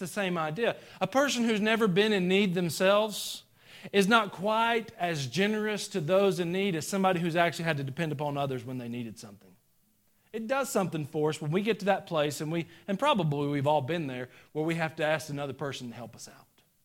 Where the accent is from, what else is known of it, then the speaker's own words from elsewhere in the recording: Georgia, United States; I'm from Georgia. It does never snow in Georgia.